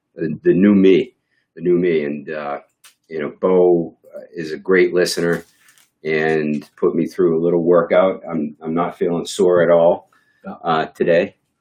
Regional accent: East Boston, Massachusetts, United States; I'm like, I'm from Eastie. We go through gates.

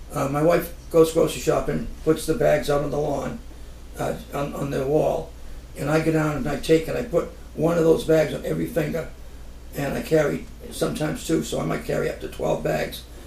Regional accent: Gloucester, Massachusetts, United States; I was born and brought up in Gloucester. Graduated from Gloucester High in 1963.

